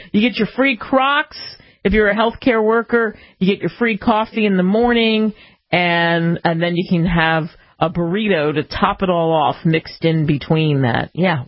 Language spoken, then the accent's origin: English; United States; I love being an American and living in the United States.